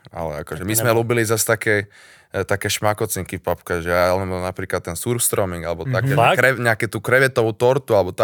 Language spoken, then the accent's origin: Slovak; Bratislava, Bratislava Region, Slovakia; also born or lived in Sweden; vyrastal som na Ružinove, takže tak, tam patrí moje srdce